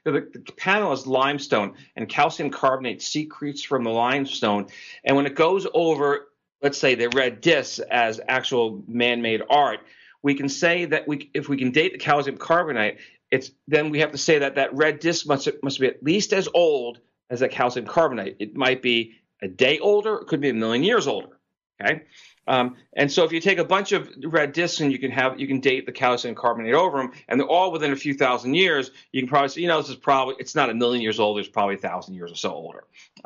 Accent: New York, United States; You know, I grew up in the New York area, and I had a lot of Jewish friends

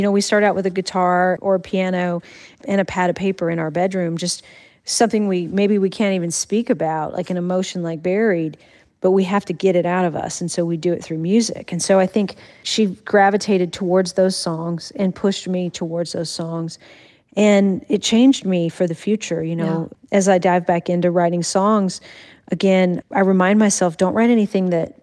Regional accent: Morton, Washington, United States; I feel so lucky to grow up where I grew up. I think Morton was about a 1,000-person town.

